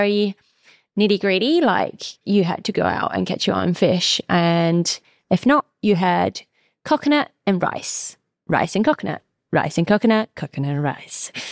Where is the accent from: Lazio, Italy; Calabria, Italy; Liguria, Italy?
Liguria, Italy; also born or lived in French Polynesia; I'm originally from Italy in a small fishing village in the coast near Genova. By the Cinque Terre, everyone loves it because it's a beautiful place.